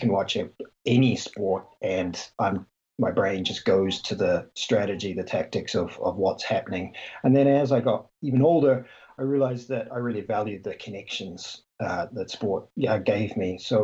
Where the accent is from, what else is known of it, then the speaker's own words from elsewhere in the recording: New Zealand; the short of it is I grew up in New Zealand, played basketball from the earliest age I can remember